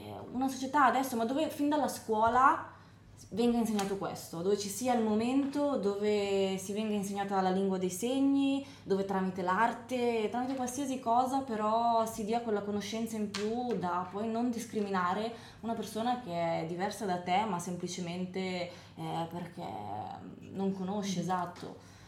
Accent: Como, Lombardy, Italy; now in Switzerland; io sono di Como, sono italiana anch'io, e qua in Ticino mi è capitato di vedere alcuni programmi

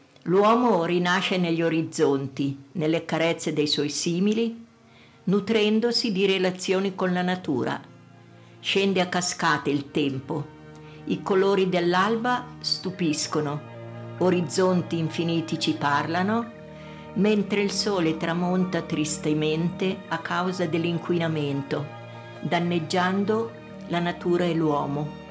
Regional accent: Olgiate Comasco, Lombardy, Italy; sono di Olgiate Comasco

